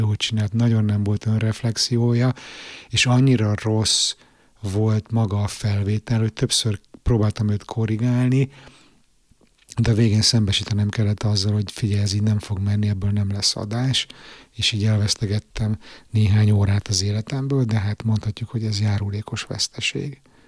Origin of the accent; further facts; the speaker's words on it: Hungary; moved away; külföldön élő magyarként hogyan látjuk a világot